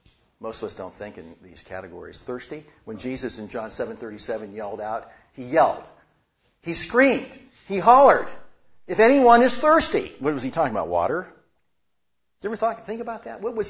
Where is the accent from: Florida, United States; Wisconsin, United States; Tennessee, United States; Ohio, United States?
Ohio, United States; Youngstown; I stayed on for the dish crew for the football team at my hometown college, Youngstown College then, now Youngstown State University.